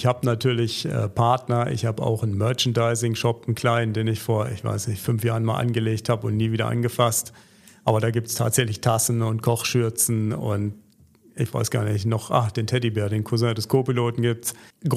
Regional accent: Germany; now in Switzerland; Nee, ich bin Deutscher. Ich wohne nur in der Schweiz.

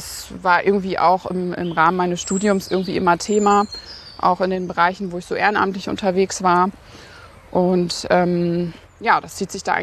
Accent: North Rhine-Westphalia, Germany; ich bin aus Nordrhein-Westfalen

